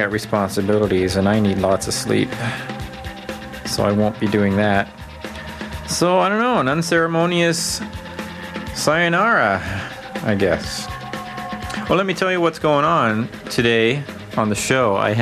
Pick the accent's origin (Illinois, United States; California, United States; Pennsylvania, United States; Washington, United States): Washington, United States; Tacoma; also born or lived in Gig Harbor; as growing up in Washington State, particularly in Tacoma and Gig Harbor areas of Washington State